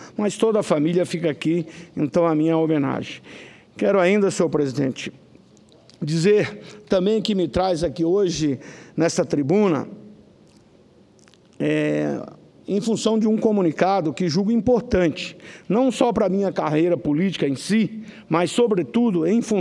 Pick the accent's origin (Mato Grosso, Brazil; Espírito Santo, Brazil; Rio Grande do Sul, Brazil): Mato Grosso, Brazil; Rondonópolis; Ao lado da minha cidade natal, Rondonópolis, existe um município bem próximo